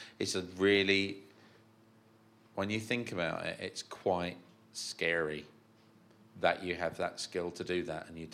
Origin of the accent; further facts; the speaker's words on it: London, United Kingdom; I'm from London.